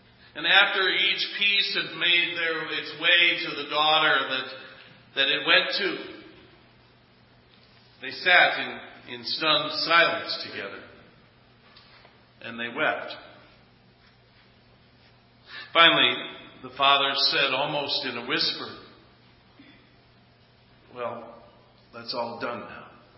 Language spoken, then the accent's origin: English; Bayside, Wisconsin, United States; Now, I grew up in Bayside, not far from the shores of Lake Michigan, as most of you know, and I can remember a time or two having breakfast on the beach.